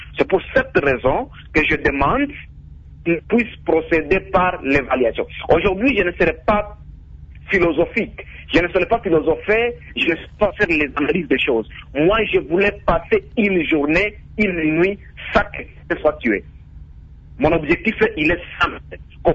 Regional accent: Ituri, DR Congo; chez nous, en Ituri présentement

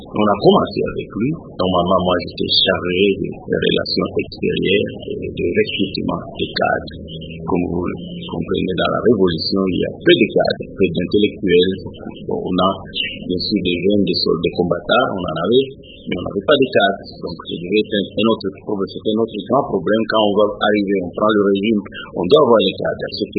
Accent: Kasaï, DR Congo; Du Katanga, je suis du Kasaï, et quand nous sommes arrivés, beaucoup de gens pensaient que j'étais aussi du Katanga

